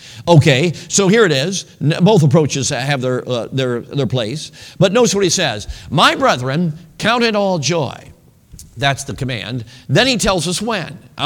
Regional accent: Chicago, Illinois, United States; Now, I grew up in Chicago. I think I'm one of the few that got out without being mugged.

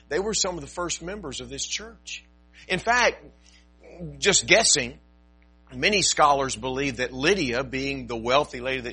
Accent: Texas, United States; I'm originally from Texas, and my wife is originally a Florida girl.

